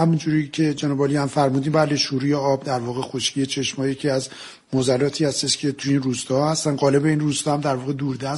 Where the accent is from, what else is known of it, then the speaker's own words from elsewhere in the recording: Tehran, Tehran Province, Iran; ما از برخره کودکی در شهر تهران بزرگ شدیم